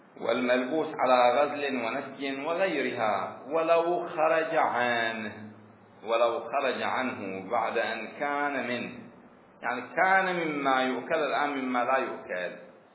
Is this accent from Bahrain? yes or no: yes; Bahrain; عندنا في البحرين يسميه حيج،